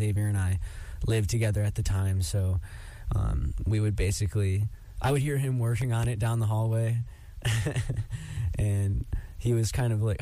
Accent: Auburn, New York, United States; I guess I'm an acoustic, often, but indie pop artist, and I'm from Auburn, New York.

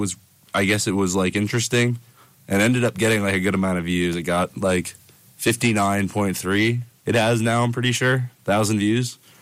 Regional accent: New Paltz, New York, United States; I'm from New Paltz, New York, 845. Hudson Valley. If anybody knows, you know. Real, recognize, real. But yeah, I'm from New Paltz. Went to New Paltz High School.

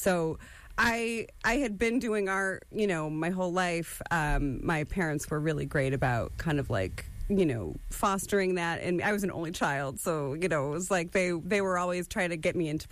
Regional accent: Ithaca, New York, United States; Okay. Well, I grew up near Ithaca.

